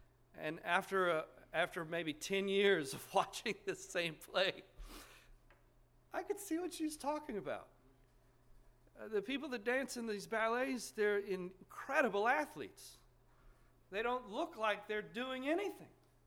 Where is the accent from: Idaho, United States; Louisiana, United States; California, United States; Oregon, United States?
Louisiana, United States; New Orleans; I grew up in New Orleans, Louisiana.